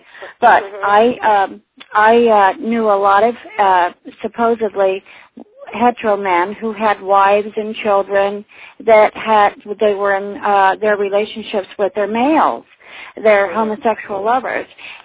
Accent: South Carolina, United States; also born or lived in Philadelphia; I was born in Philadelphia. Oh, yeah? Well, yes, but I lived in South Carolina most of my life.

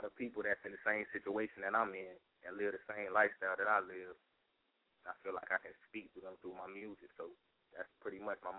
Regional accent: Tampa, Florida, United States; from Tampa, Florida, hip-hop artist.

